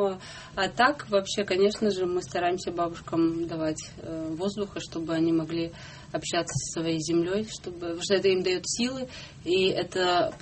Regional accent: Izhevsk, Udmurtia, Russia; И тут я вспомнила, что в Ижевске, в моем родном городе, в Ижевске, есть такие бабушки

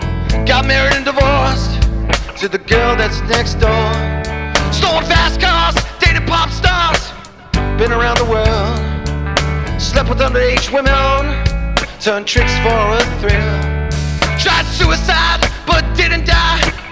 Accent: Campbell, California, United States; I'm from Campbell, California. You might know that by now. I'm of Danish descent.

